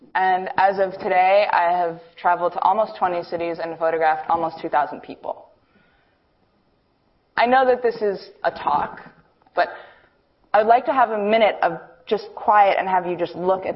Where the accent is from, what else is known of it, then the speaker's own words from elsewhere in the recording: New York City, New York, United States; I'm an artist born and raised in New York City.